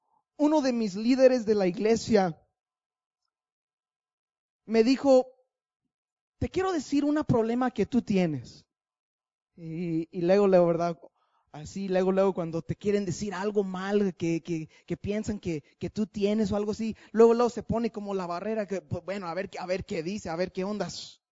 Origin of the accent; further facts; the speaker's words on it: Los Angeles, California, United States; Spanish is a second language; Soy americano, soy de Los Ángeles, soy güero, ¿verdad? Crecí entre cholos, duré un tiempo en la cárcel y a los 18 años de edad entregué mi vida a Cristo